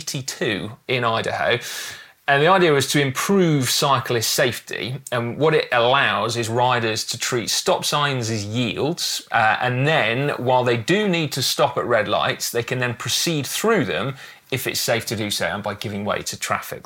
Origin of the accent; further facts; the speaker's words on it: England, United Kingdom; As an Englishman, can I just say, American viewers, they do my absolute head in.